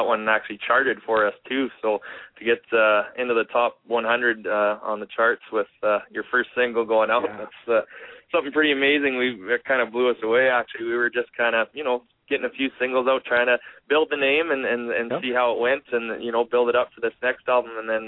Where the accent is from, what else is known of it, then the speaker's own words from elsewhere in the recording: Standard, Alberta, Canada; the grads asked me to be the guest speaker in Standard in my hometown here